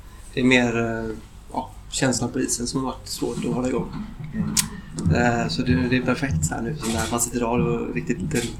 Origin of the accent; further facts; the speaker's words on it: Lerum, Västra Götaland County, Sweden; jag är från Lerum och uppväxt typ i stan